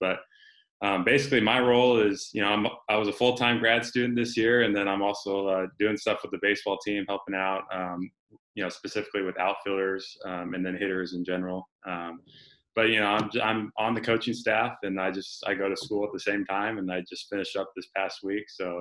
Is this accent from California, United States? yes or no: no; Eugene, Oregon, United States; now in Pullman, United States; I'm from Eugene, Oregon.